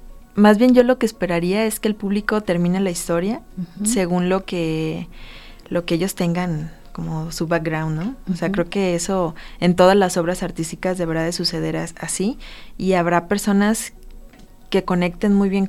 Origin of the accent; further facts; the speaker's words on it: Mexico; como mexicanos que tenemos un acceso más fácil a verlas en museos de aquí o en recintos aquí mismo